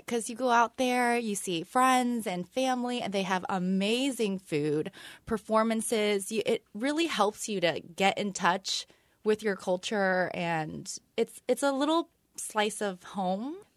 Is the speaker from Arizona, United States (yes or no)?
no; West Palm Beach, Florida, United States; I grew up in West Palm, so 2.5 hours south of here.